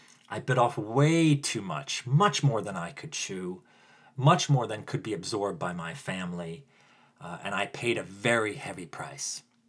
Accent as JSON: {"language": "English", "region": "New Jersey", "country": "United States", "tie": "born or raised there", "accent": "Jersey", "said": "but I grew up in New Jersey. I just sounded very Jersey by saying that."}